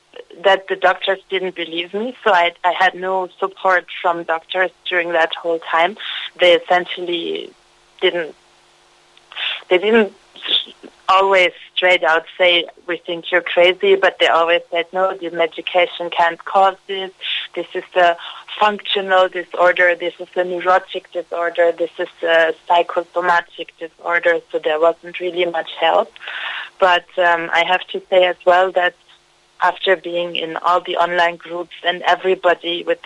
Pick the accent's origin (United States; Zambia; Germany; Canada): Germany; English is a second language; moved away as an adult; now in Ireland; I'm an expat working in Ireland. I'm originally from Germany.